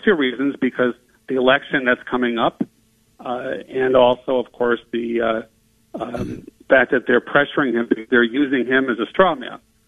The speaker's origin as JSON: {"language": "English", "country": "United States", "said": "And as an American, as a Jew, as a human, I hate to see that."}